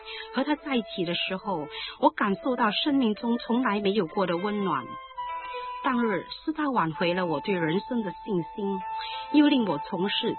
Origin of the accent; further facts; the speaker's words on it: East Malaysia, Malaysia; moved away; also born or lived in Guilin, China / Hong Kong; 在我1岁的时候，跟随家人到香港来，6岁的时候又跟着家人到东马去生活，就在那交风野雨的东马度过了我的童年。